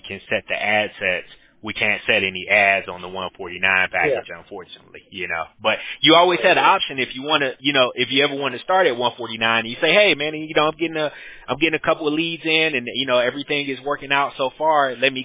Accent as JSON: {"language": "English", "town": "Atlanta", "region": "Georgia", "country": "United States", "lives_now": "Costa Rica", "said": "Our business is located in California, but I'm from Atlanta, but I actually stay in Costa Rica now. Me and my wife moved to Costa Rica in December of last year."}